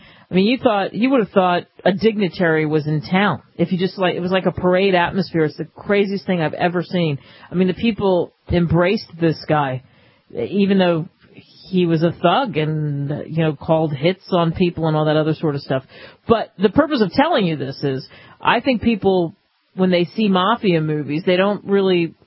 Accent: New Jersey, United States; I grew up in South Jersey and went to school with one of the Gambinos.

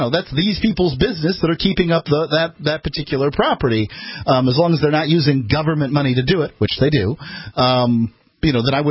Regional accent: Florida, United States; So I'm from Florida. Many from the South don't consider me quite Southern enough, but I was born out in the country, that sort of thing. But I was born to Yankee parents who moved down in the 60s.

